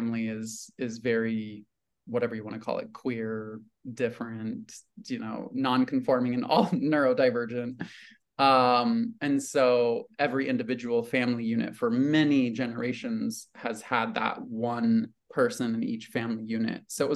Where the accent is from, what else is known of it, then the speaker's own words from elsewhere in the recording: Oregon, United States; And I grew up in Oregon, graduated high school in 2009.